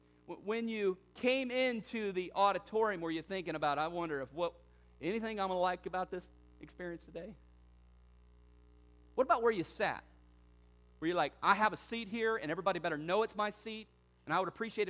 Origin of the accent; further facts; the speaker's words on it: the South, United States; growing up in the South, I had an uncle who had a farm.